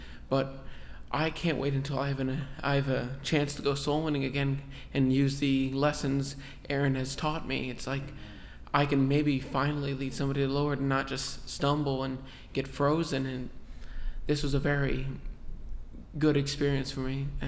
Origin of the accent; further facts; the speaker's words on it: Clermont, Florida, United States; I'm from Claremont, Florida.